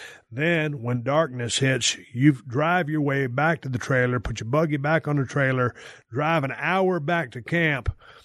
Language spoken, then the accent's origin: English; Texas, United States; To my folks down there in my home state of Texas, which I miss dearly.